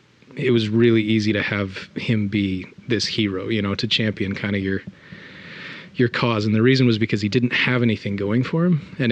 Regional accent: Oregon, United States; Like I was in Oregon at the time. And growing up in Oregon, you, at least rural Oregon, you become a football player or you become a rodeo cowboy.

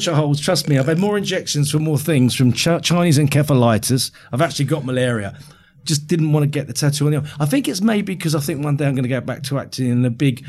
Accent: East of England, United Kingdom; I'm a kid from Essex.

